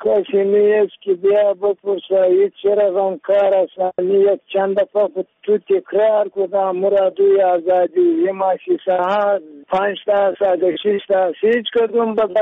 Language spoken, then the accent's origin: Persian; Badghis, Afghanistan; از ولایت بزرگ آمدیم، از ولسوالی بالامرغ،